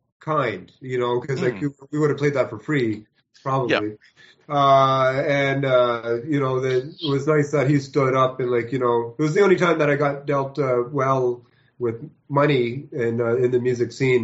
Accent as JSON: {"language": "English", "town": "Miramichi", "region": "New Brunswick", "country": "Canada", "said": "something I'd heard of when I was from Miramichi, that this was the place to go to, and it was wild."}